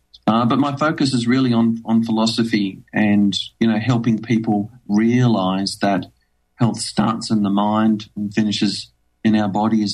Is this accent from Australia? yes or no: yes; Tasmania, Australia; I'm an Australian, born and raised in Tasmania, which is the little island to the south. We have a South Island in Australia, just like New Zealand does, except we have it called Tasmania. I have just turned 40